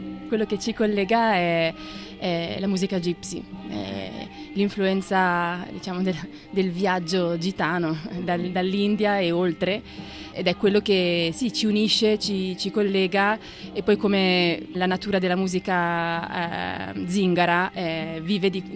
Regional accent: Ticino, Switzerland; born or raised there

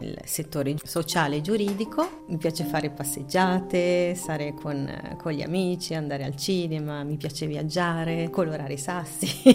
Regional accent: Morbio Inferiore, Ticino, Switzerland; Io sono cresciuta a Morbio Inferiore, zona Balbio, ed eravamo tantissimi bambini.

